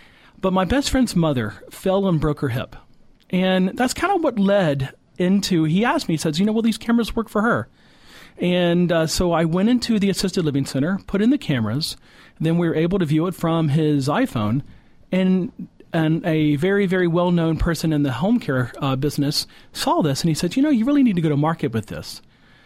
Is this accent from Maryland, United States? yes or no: yes; Maryland, United States; also born or lived in North Carolina / New Jersey; I was born in North Carolina, and a strategic thing after 10 years, my father decided to move to New Jersey. And for any Southern kid in New Jersey, that's a horrible thing. So I got chased around for about a year, and then we decided to move to Maryland.